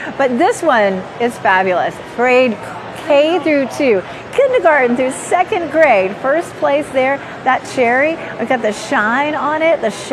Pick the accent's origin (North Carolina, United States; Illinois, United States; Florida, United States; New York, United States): North Carolina, United States; Raleigh; I grew up in Raleigh. I've been coming to the fair since I was probably 3 or 4 years old.